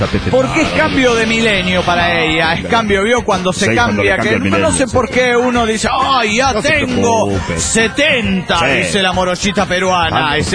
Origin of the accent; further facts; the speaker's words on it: Apodaca, Nuevo León, Mexico; Y nosotros venimos de la pedo de Monterrey, Nuevo León, México, más específicamente en Apodaca.